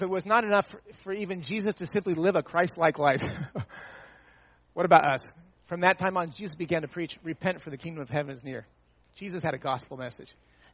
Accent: Indonesia; I grew up in Indonesia and went to Faith Academy.

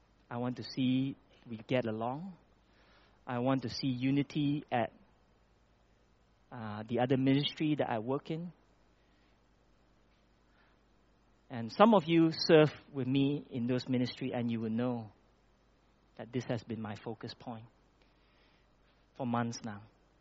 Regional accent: Malaysia; I grew up in Malaysia, so close to Cambodia.

